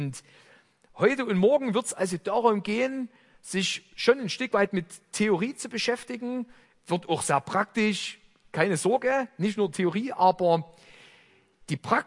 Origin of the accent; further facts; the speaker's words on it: Saxony, Germany; ich komme aus der Ecke von Chemnitz und da ist der Slang ganz besonders ausgeprägt und das kann ich nicht verleugnen, das ist einfach so. Das ist, habe ich mit der Muttermilch aufgesogen